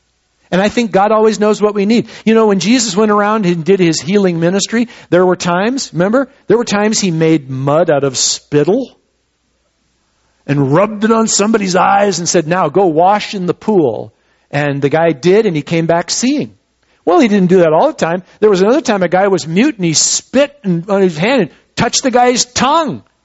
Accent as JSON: {"language": "English", "region": "Minnesota", "country": "United States", "tie": "born or raised there", "said": "where I grew up in Minnesota, it was not uncommon to see barns and silos and even homes that were taller with lightning rods on top."}